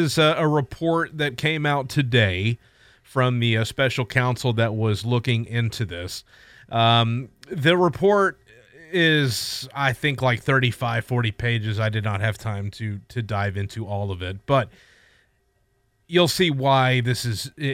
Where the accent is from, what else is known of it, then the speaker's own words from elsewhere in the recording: United States; as a human, as an American, as a news person